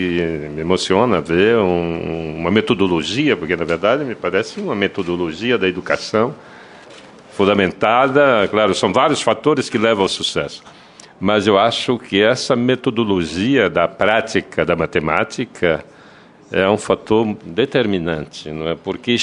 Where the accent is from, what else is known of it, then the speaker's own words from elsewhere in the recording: Amazon, Brazil; Eu sou da Amazônia, eu nasci na margem de um rio, e eu vivi na margem do rio até os 7 anos de idade. E aí é que eu cheguei à cidade para me alfabetizar.